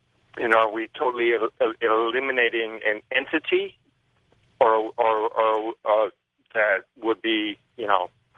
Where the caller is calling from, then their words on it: Lihue, Hawaii, United States; Hi, George. … I'm calling you from Lihue, Kauai, the island of, in the state of Hawaii.